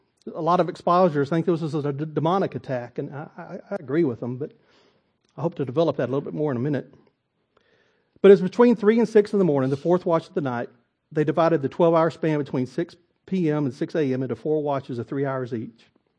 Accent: Texas, United States; I'm from Texas. I've never seen more this much snow in my life.

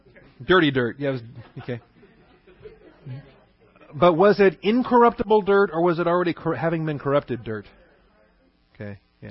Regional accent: Washington, United States; But I grew up in Washington State, so I love apples.

